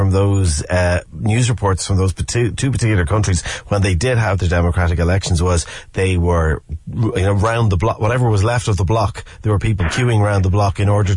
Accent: Ireland; We tend to shy away as Irish people from conflict and high emotion.

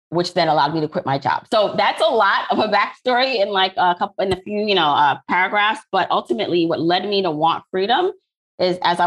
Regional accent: Jamaica; now in Brooklyn, United States; So I am an immigrant from Jamaica, similar to you, but I landed here in Brooklyn, New York, not Canada.

